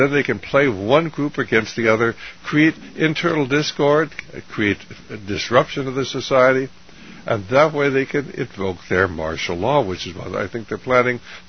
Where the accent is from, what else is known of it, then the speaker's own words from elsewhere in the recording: United States; No, I'm an American, and I simply welcome people who come to this country legally